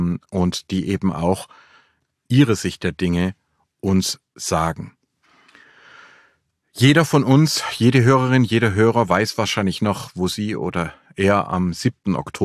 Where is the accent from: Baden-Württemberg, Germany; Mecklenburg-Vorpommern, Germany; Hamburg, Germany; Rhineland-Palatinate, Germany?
Baden-Württemberg, Germany; Filderstadt; Es werden einige Städte, auch meine Heimatstadt Filderstadt, werden die israelische Flagge auch aufziehen